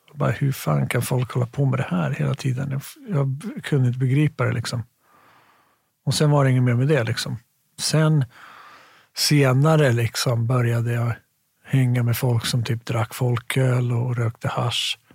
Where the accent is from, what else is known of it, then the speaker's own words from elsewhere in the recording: Stockholm, Stockholm County, Sweden; Men nej, vi bodde där vid Vasaparken. Eller Birkastan till och med. Nära Karlberg. Och ja, inga konstigheter. Jättefin uppväxt. Sprang omkring där.